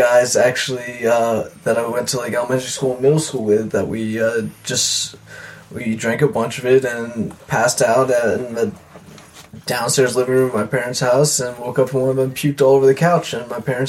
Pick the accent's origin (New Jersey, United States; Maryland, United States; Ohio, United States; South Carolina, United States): Maryland, United States; Columbia; Columbia, Maryland.